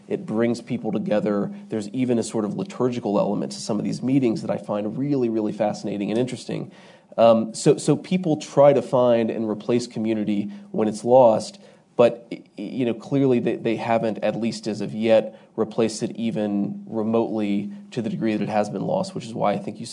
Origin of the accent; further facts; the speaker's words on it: Middletown, United States; and even when I was growing up in Middletown.